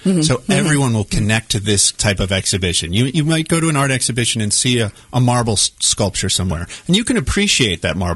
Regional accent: Kansas City, United States; This show has traveled around the world, and to be here and to be in my home country, to be here in Kansas City and see what people think of it, it's pretty exciting.

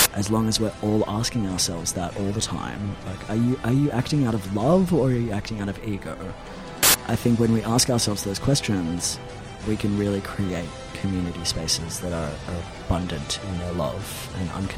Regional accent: Melbourne, Victoria, Australia; Caulfield in the Bagel Belt.

